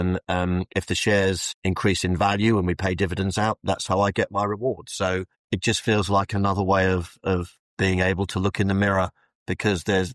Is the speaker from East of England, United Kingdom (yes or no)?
yes; Felixstowe, East of England, United Kingdom; I was brought up in Felixstowe, which you may be familiar with. It's in Suffolk. It's a very, very big container port.